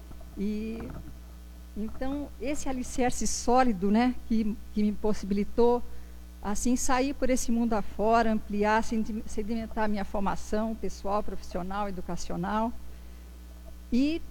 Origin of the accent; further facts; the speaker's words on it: Piedade, São Paulo, Brazil; De Piedade, nós somos de Piedade.